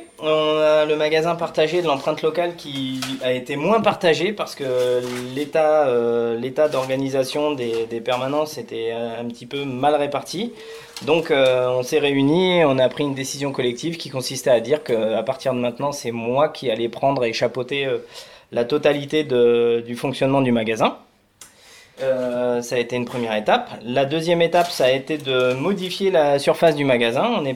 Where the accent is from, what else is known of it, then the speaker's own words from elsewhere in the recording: Hauts-de-France, France; Alors, moi, je viens de Picardie. Je suis né en Picardie. J'ai été élevé à la betterave et j'ai fait mes études dans une sucrerie.